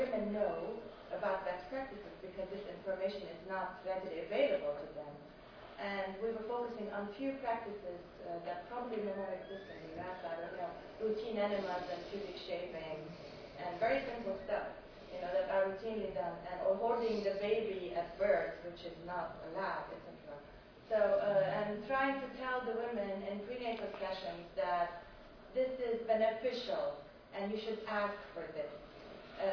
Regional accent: Lebanon; I'm from Lebanon, and I've been working on the regional team on childbirth practices for the last 10 years doing research in the Middle East on this

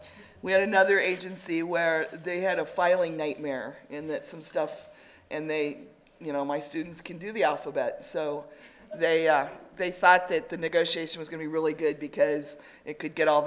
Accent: Indiana, United States; I'm from Indiana, so I like to be 35th on adopting technology.

